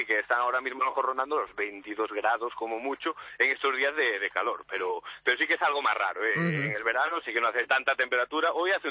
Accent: Galicia, Spain; Te voy a responder a la gallega, porque soy gallego

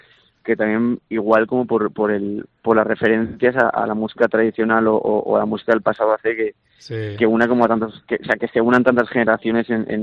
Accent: Benicàssim, Valencian Community, Spain; yo soy de Benicàssim, ¿sí? Pero mi familia es toda aragonesa. El pueblo de mi abuela, que es Juárez de Cañar

